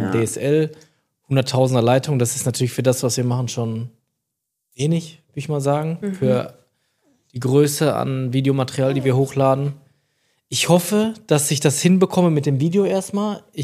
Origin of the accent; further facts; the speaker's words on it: Germany; ich bin Deutscher